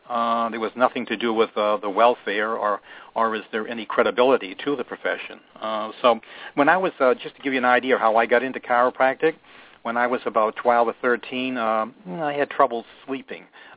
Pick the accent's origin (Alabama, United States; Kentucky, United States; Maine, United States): Maine, United States; born there; accent: Maine; now in Florida, United States; Well, I was born in up in the state of Maine, and way up there in New England. And you'll pick up my accent, you know, park the car. We drop our R's on the end of the words and stick them somewhere in between.